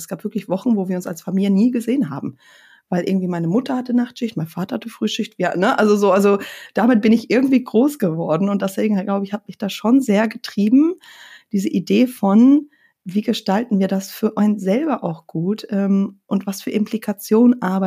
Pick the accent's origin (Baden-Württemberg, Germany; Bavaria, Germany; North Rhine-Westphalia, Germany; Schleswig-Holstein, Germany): Schleswig-Holstein, Germany; Lauenburg; In Südschleswig-Holstein, an der Elbe, in Laumburg bin ich groß geworden, in Geestach zur Schule gegangen, also auch nicht weit weg von Hamburg.